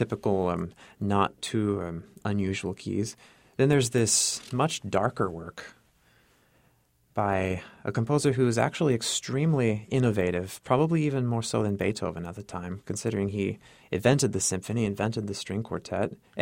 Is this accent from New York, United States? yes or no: no; Pinole, California, United States; also born or lived in Central Valley; when we moved to the Central Valley, because I'm originally from Pinole in the Bay Area